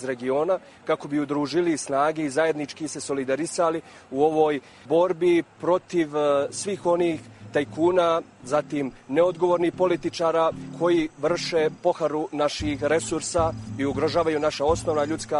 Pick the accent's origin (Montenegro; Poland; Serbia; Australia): Montenegro; Dolazim iz Crne Gore